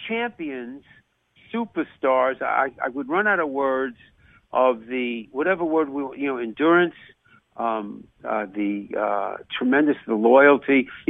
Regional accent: New York, United States; moved away; growing up in New York, lacrosse was always a big, big, big deal on the East Coast. I came to the Midwest a million years ago.

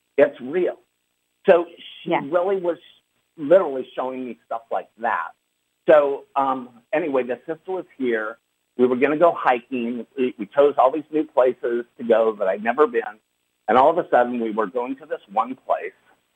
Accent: Utah, United States; also born or lived in Big Bear Lake; and I used to have a house at 9,500 feet in Big Bear Lake, and I'm from Utah.

